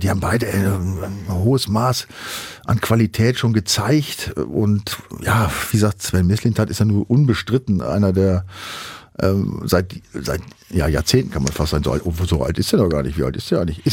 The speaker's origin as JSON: {"language": "German", "region": "Northern Germany", "country": "Germany"}